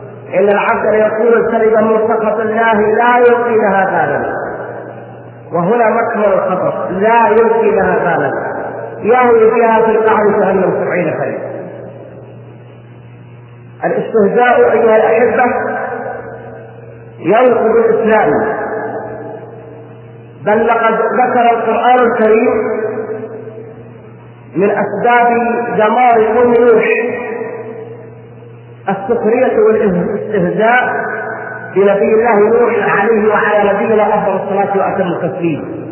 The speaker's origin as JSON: {"language": "Arabic", "country": "Saudi Arabia", "said": "أعتذر لإخوتنا من غير السعوديين، أقول بلهجتنا العامة البلدية"}